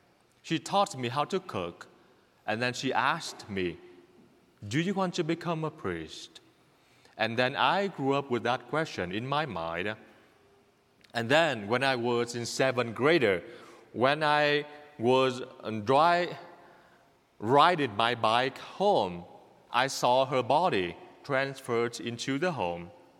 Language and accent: English; Vietnam; English is a second language; moved away; I grew up poor in Vietnam. I lived with my grandma.